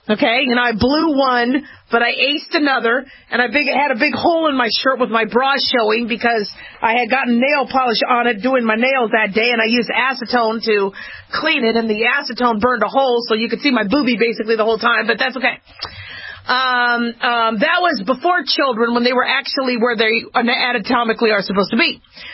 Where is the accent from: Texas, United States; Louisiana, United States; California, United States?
California, United States; Los Angeles; born there; And then I was born in Los Angeles.